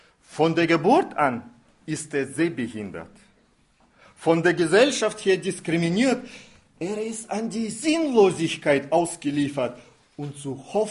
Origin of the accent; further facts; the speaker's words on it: Russia; German is a second language; Bei uns in Russland sagt man, die Träume sind unser letzter Haken, noch am Leben zu bleiben.